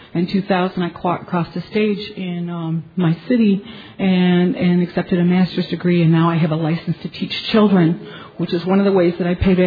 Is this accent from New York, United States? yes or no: yes; Rochester, New York, United States; And I'm from Rochester, New York, Northern New York region.